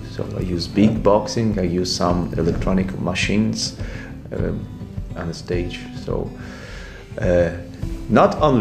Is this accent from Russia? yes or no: yes; Perm, Perm Krai, Russia; English is a second language; I'm from the West Ural. This is the. My city is called Perm.